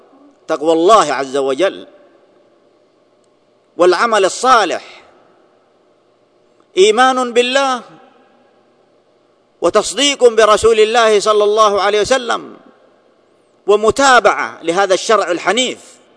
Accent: Saudi Arabia; في بلادنا المملكة العربية السعودية، بلاد العلم والمعرفة، بلاد تكريم العلماء وحقول العلم المنتشرة في كل مكان

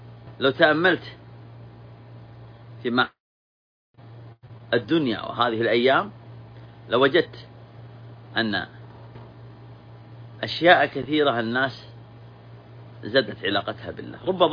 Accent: Saudi Arabia; بلادنا المملكة العربية السعودية

